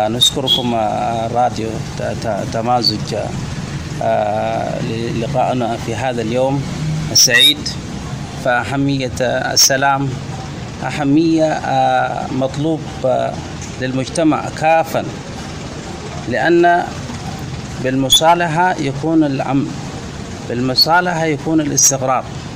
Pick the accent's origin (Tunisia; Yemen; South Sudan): South Sudan; أي منطقة أنا مشيت فيها أنا بكون مستقر، أنا جنوبي